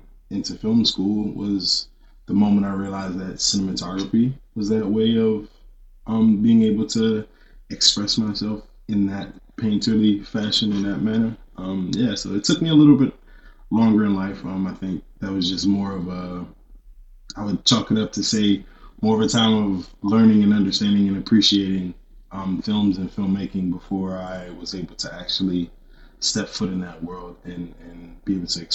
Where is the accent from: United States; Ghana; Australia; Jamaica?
United States; Washington, District of Columbia; From Washington, D.C., you know, born and raised, home.